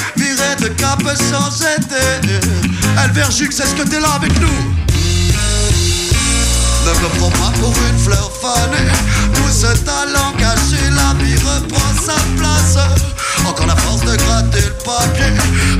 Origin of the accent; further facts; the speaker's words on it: Saint-Étienne, Auvergne-Rhône-Alpes, France; on vient de Saint-Étienne.